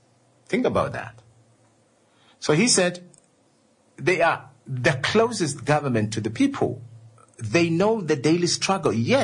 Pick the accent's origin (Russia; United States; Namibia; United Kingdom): Namibia; Ongwediva, Oshana; now in Ondangwa, Namibia; in Ongwediva, my hometown, in Ondangwa, where I am